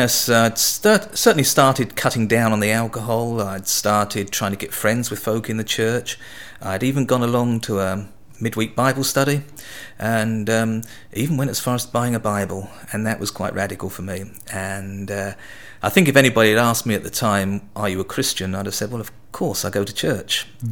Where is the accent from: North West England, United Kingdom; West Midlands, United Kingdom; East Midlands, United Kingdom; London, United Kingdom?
London, United Kingdom; Barking; born there; now in Scotland; I was born in the East End of London, well, just outside in Essex, in Barking. Been up here since, in Scotland, that is, since 1974.